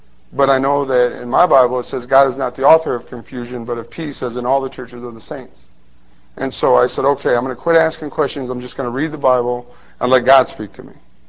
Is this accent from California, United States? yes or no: no; Lake Station, Indiana, United States; now in South Haven, United States; I grew up in Lake Station, Indiana. I'm from South Haven, Michigan now.